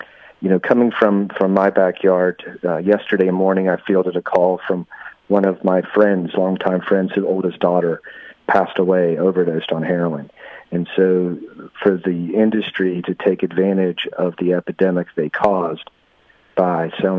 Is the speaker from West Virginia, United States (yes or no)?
yes; West Virginia, United States; Well, I'm from West Virginia, where we're one of the epicenters of the origins.